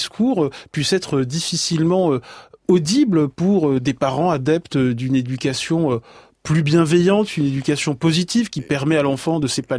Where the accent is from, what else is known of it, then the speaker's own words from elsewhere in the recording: England, United Kingdom; accent: English; French is a second language; Arrêtez, Julia Foch, de vous moquer de mon accent anglais.